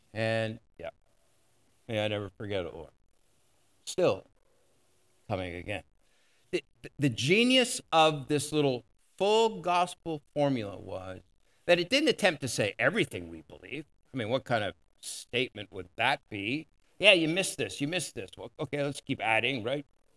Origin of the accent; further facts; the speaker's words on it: Montreal, Quebec, Canada; I grew up in Montreal. Now, I wasn't just attending Verdun Trinity. My dad was the pastor there. And so I'm a preacher's kid.